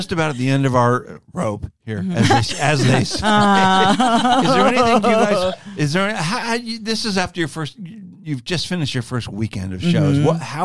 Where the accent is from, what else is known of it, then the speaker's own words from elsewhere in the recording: St. Petersburg, Florida, United States; this is my hometown, St. Pete, but I came back in 2014